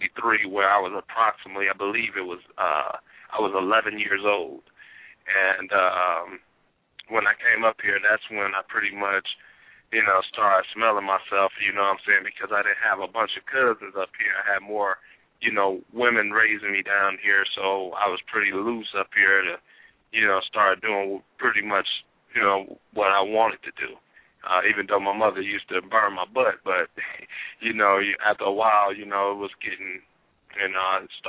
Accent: Los Angeles, California, United States; also born or lived in Cleveland, United States; I was born here in Cleveland. I was raised down in Los Angeles, California, down in Inglewood. And I bounced all around in Los Angeles. I stayed in Long Beach. I stayed in Inglewood. I stayed in Watts.

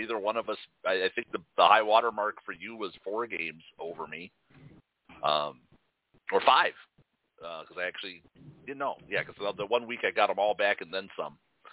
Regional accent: Chicago, Illinois, United States; it kind of makes me a little sad that I grew up in the Jordan Bulls era and never once experienced that live.

